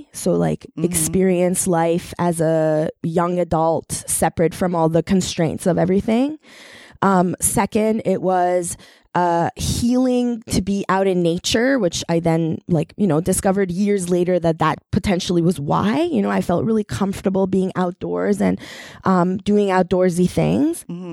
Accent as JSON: {"language": "English", "country": "Iran", "moved": "yes", "lives_now": "Canada", "said": "Okay, so I would say this little lassie's journey started. I came to Canada from Iran."}